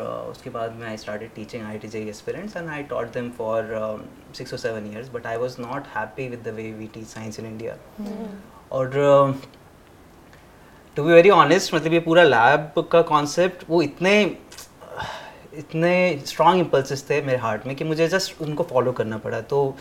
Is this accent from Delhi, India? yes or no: no; Ujjain, Madhya Pradesh, India; सो मेरा home town तो उज्जैन है, मध्य प्रदेश में.